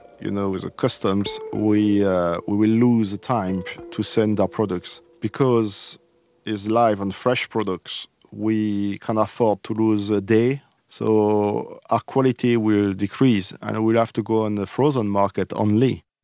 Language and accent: English; France; now in Scotland, United Kingdom; I'm coming from France. I'm living in Scotland for 20 years. I have two children here, and I'm very happy.